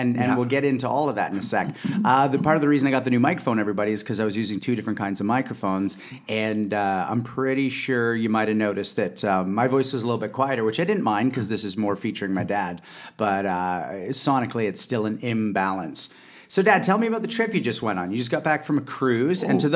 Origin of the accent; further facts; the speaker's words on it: Canada; And I also think, being Canadian, we have a very different history with that.